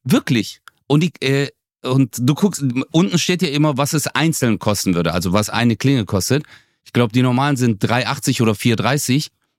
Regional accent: Baden-Württemberg, Germany; Ich bin ja Schwabe, ich bin ja sparsam.

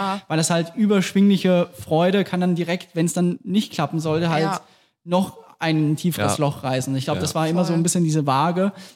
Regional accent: Vienna, Austria; accent: Viennese; Also das ist eigentlich wirklich mein Dialekt. Das ist nur ein überspitzter Wiener Dialekt.

